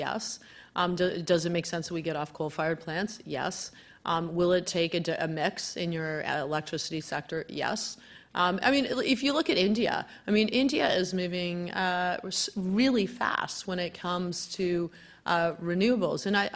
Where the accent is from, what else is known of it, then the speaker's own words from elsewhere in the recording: Hamilton, Ontario, Canada; I'm originally from the Hammer, Hamilton, so we have like a rivalry, but it's okay. I went to U of T, so Toronto's all right.